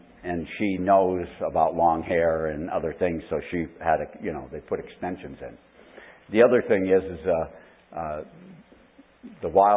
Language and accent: English; Canada; also born or lived in United States; I said, no, I'm Canadian. And I said, but I had the first so many years in USA, and then the last 25 years in Canada, you know.